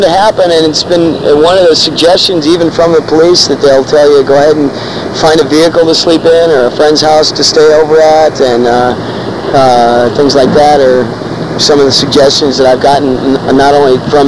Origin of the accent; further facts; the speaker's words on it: Arlington, Texas, United States; also born or lived in Alaska; Originally, I'm from Arlington, Texas.